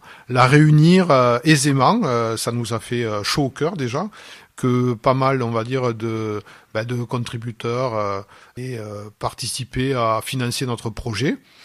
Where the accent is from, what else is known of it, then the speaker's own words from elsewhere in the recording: Narbonne, Occitanie, France; qui est aussi, on va dire, un Narbonnais